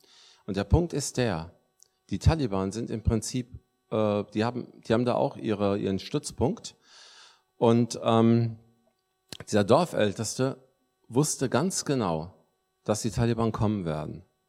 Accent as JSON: {"language": "German", "country": "Germany", "tie": "born or raised there", "also_born_or_lived": "Lebanon", "said": "meine Eltern sind Palästinenser. Ich komme aus dem Libanon. Gebürtig, aber bin seit dem dritten Lebensjahr hier schon in Deutschland. Deswegen merkt man das eigentlich überhaupt nicht mehr."}